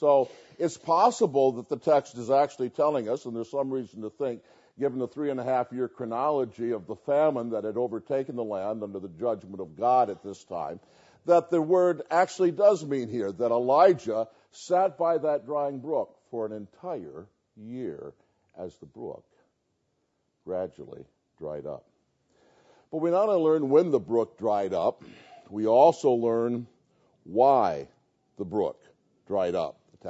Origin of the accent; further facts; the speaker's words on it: United States; But as an American, of course, I didn't know, so I had to look it up.